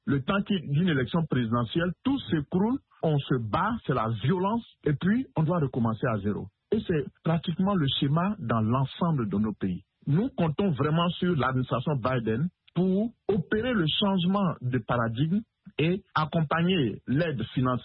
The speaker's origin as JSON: {"language": "French", "country": "Côte d’Ivoire", "said": "tout récemment en Côte d'Ivoire, mon pays d'origine"}